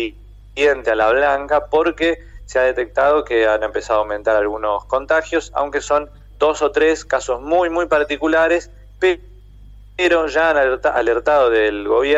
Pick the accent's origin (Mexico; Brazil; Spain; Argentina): Argentina; now in Italy; cuando te escuchan que sos argentino dicen, qué bueno, tengo buena relación, me gusta Argentina